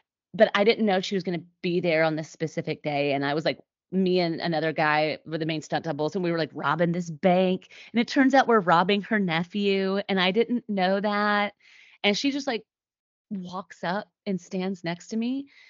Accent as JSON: {"language": "English", "town": "Nashville", "region": "Tennessee", "country": "United States", "tie": "born or raised there", "said": "And also growing up in Nashville, one of my middle schools I went to, I drove by her house all the time."}